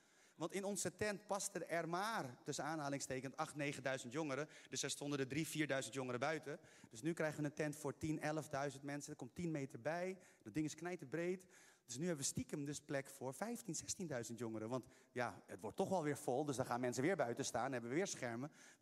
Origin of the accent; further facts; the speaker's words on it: Haarlem, North Holland, Netherlands; Ik kom uit Haarlem